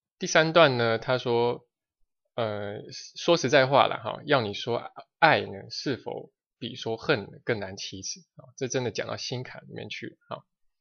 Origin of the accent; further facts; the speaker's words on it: China; 就好像就是我们中国人叫做人善有人欺，马善有人骑